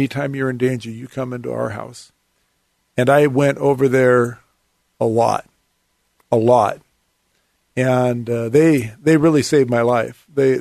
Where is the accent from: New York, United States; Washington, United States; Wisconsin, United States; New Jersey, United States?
Washington, United States; Seattle; I grew up in Seattle, and I love the Northwest. I'm really thrilled to be back here. I grew up in Seattle.